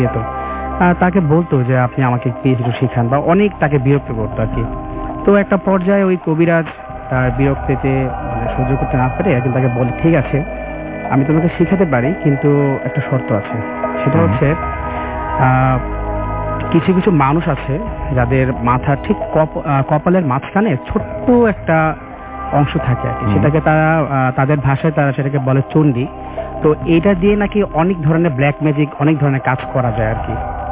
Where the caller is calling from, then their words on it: Dhaka, Dhaka Division, Bangladesh; আমি ঢাকার খিলগাঁও থেকে এসেছি।